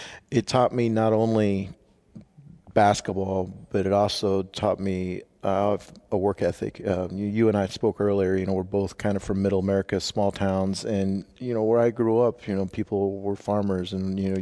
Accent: Kansas, United States; You know, I'm a kid from Western Kansas, a town of 200 people.

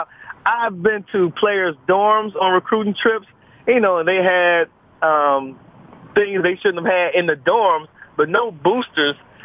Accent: Cleveland, Ohio, United States; because I'm from Cleveland, Ohio, so that's a, you know, the Ohio State game is a big, big game for me.

